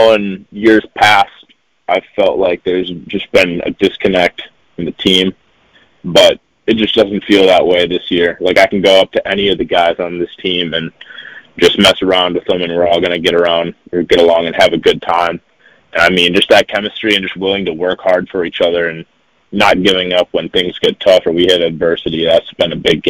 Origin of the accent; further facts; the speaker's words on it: Woodbury, Minnesota, United States; I'm from Woodbury, so that's only 15 minutes away.